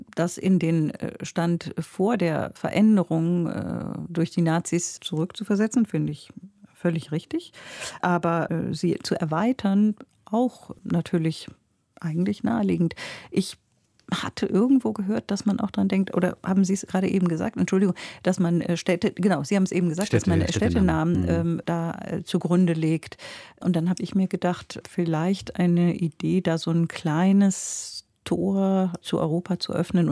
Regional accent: Isfahan, Iran; also born or lived in Freiburg; Geboren bin ich in Freiburg und aufgewachsen in Isfahan.

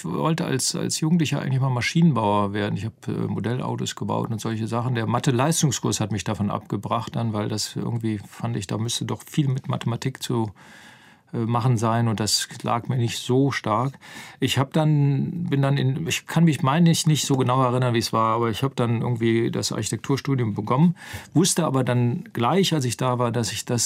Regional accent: Solingen, North Rhine-Westphalia, Germany; die war näher an Solingen, wo ich groß geworden bin.

